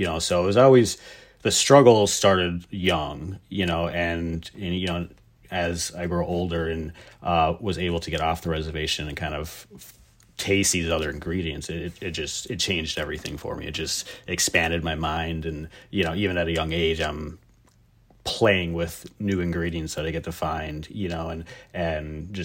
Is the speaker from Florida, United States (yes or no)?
no; Red Cliff, Wisconsin, United States; So I'm from Red Cliff, which is a Ojibwe reservation here at the very tip, very northernmost tip of Wisconsin.